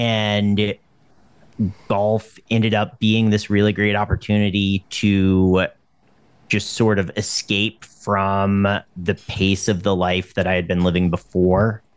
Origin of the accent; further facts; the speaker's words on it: North Carolina, United States; I mean, you know, I grew up in Western North Carolina, which is just like crawling with golf courses.